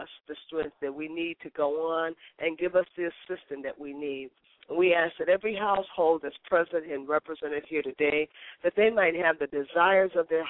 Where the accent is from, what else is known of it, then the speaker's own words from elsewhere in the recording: Meadville, Pennsylvania, United States; And most of you know I grew up in Pennsylvania in a little town called Meadsville, Pennsylvania, so I'm quite familiar with that area.